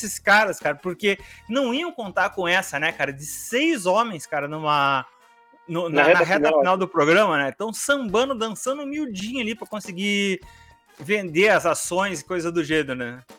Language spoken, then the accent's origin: Portuguese; Curitiba, Paraná, Brazil; eu nunca ouvi falar na minha vida, cara, eu sou de Curitiba.